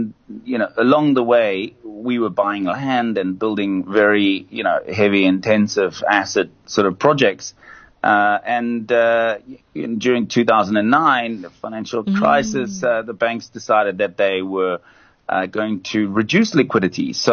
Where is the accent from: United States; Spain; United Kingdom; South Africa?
South Africa; And I guess I'm lucky I come from South Africa and perhaps not from America or Europe